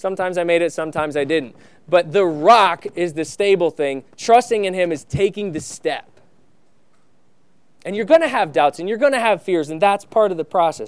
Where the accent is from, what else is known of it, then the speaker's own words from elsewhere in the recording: Vermont, United States; That this comes from my childhood. I grew up in Vermont. There was a stream that ran behind my house